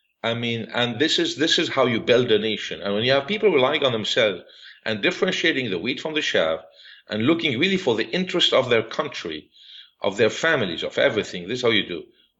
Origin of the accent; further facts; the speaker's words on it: United States; I'm an American.